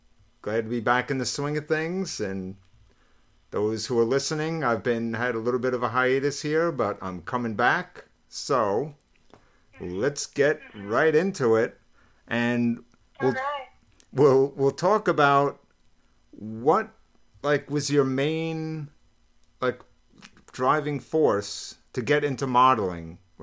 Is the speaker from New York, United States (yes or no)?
yes; New York, United States; you're up in my home state where I'm originally from, New York.